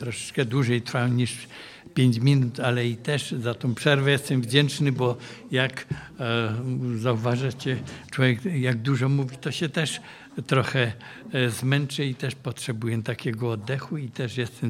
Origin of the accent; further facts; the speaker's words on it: Cieszyn, Silesian Voivodeship, Poland; Ja jestem z Cieszyna